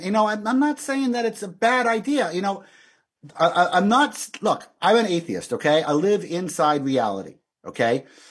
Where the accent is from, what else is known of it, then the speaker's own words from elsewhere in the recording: United States; now in Canada; I live in Canada. I'm an American, and you know, I'm not just an American, like you said.